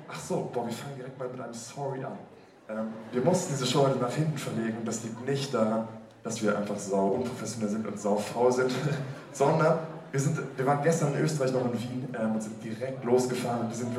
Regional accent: Kassel, Hesse, Germany; Vielleicht wissen Sie nicht, wir kommen eigentlich aus Deutschland. Ich bin aus Kassel.

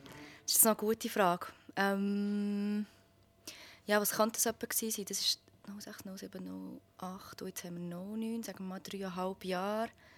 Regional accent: Bern, Switzerland; als Berner ist das immer so das Hauptziel, dass man mal eins vom Gurten kann spielen kann.

